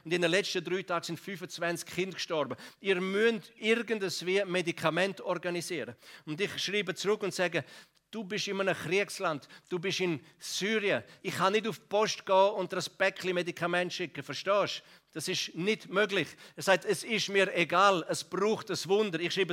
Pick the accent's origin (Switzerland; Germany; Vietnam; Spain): Switzerland; Graubünden; Ich bin ja im Engadin aufgewachsen und die Engadiner so stur, wie sie sind, aber sie liegen mir gleich am Herzen.